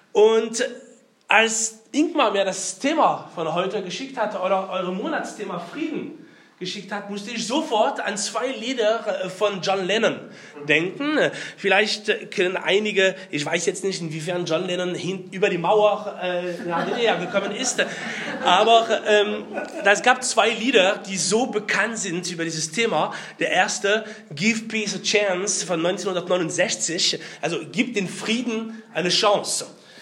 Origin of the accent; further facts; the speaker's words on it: France; German is a second language; Wie mein Akzent ist verrät, bin ich Franzose. Das ist jetzt nicht schwer zu hören. … also richtig typischer französischer Name.